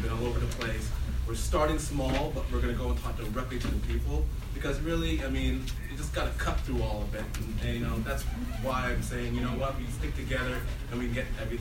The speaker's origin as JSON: {"language": "English", "region": "New Jersey", "country": "United States", "said": "I'm from New Jersey."}